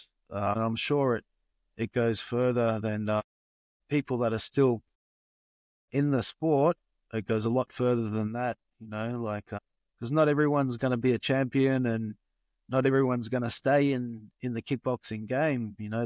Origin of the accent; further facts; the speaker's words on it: Papua New Guinea; Like, I grew up in Papua New Guinea as a kid